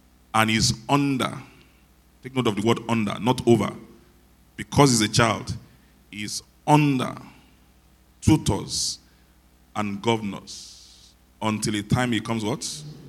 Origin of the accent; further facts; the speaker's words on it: Ibadan, Oyo, Nigeria; You know, I grew up in Ibadan, Agodi.